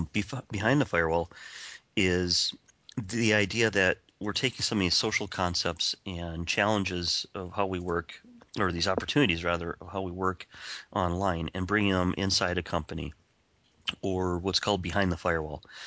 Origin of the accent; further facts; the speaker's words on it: Spring Valley, Wisconsin, United States; if I was back in my hometown of Spring Valley, Wisconsin.